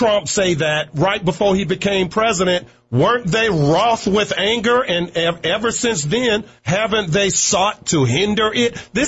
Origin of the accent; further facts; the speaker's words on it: Virginia, United States; running for the right to represent the 7th Congressional District of my home state of Virginia